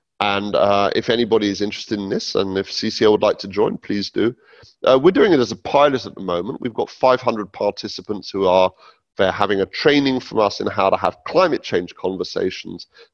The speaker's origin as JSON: {"language": "English", "country": "United Kingdom", "said": "And I just say, hey, I'm a Brit. I'd love to know what's going on."}